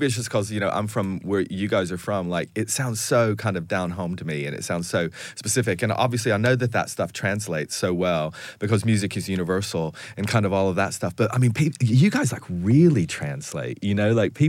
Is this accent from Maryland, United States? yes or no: no; Bristol, Tennessee, United States; First time I saw you boys back in my hometown, Bristol, Tennessee, playing on a freezing cold stage in a park at like Thanksgiving or something like that.